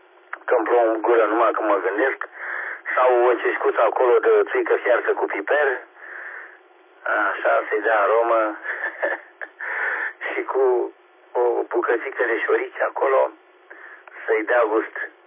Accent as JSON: {"language": "Romanian", "country": "Romania", "said": "noi cei care, da, care suntem români, să zicem, și ținem cu țara asta, pentru că avem aici îngropați și strămoșii noștri și bunicii noștri sunt îngropați acolo, bunicii mei și tatăl meu e îngropat tot în pământul ăsta și m-a lăsat Dumnezeu în România"}